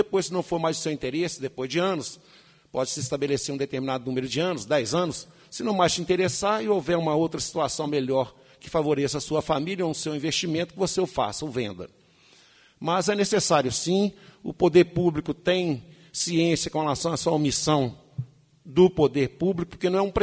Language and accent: Portuguese; Ouro Preto, Minas Gerais, Brazil; Sou morador de Ouro Preto, nasci em Ouro Preto, tenho meus 53 anos, resido aqui.